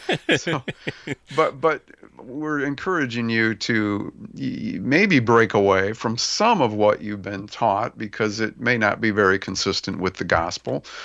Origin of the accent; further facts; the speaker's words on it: Iowa, United States; But, you know, we're from Iowa, so that's not enough.